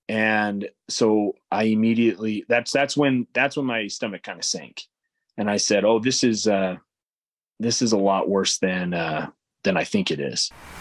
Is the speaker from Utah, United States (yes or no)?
yes; Utah, United States; also born or lived in Pocatello, Idaho; So I was born in Idaho, Pocatello. Lived there for just a few years. I don't remember any of that. Then grew up in Utah, moved down to Utah County, Utah Valley, went through school there